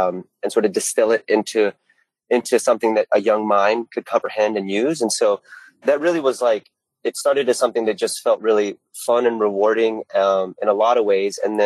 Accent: Georgia, United States; Well, I think that I grew up in the South. I grew up in Southeast Georgia

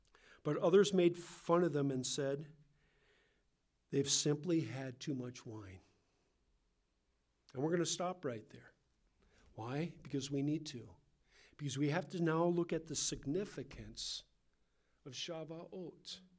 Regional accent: West Coast, United States; accent: Californian; So my Californian accent comes out. And they said, "You're from the West Coast, are you not?" And I said, "Yes, I am."

